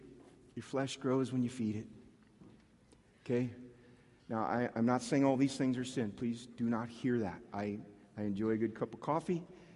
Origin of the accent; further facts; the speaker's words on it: Iowa, United States; I'm from Iowa. We improvised.